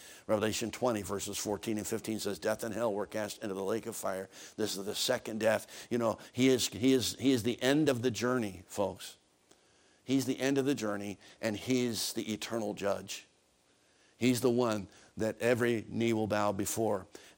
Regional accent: Pennsylvania, United States; when I was a kid growing up outside of Philadelphia, Pennsylvania, the city of brotherly shove

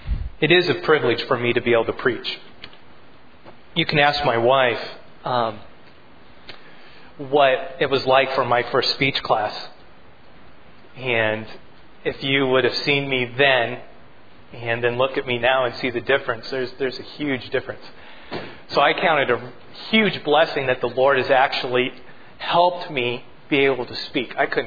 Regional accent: Iowa, United States; And we grew up in Iowa with big, huge trees in our yard.

